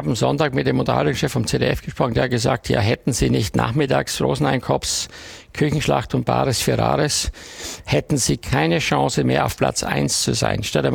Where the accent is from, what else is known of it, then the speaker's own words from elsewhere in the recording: Styria, Austria; wir haben ja bei uns in der Steiermark also immer als Referenz gehabt zu Hause, wenn jemand kam, einen sogenannten Mehlspeisenteller.